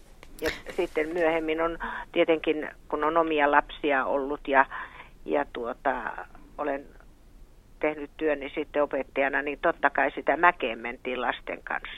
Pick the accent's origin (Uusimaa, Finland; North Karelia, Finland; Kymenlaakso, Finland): Kymenlaakso, Finland; Minä olen kotoisin Kymenlaaksosta